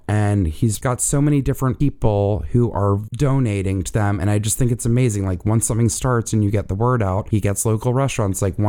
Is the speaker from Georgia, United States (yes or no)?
yes; Atlanta, Georgia, United States; And it is also based in my hometown of Atlanta, Georgia.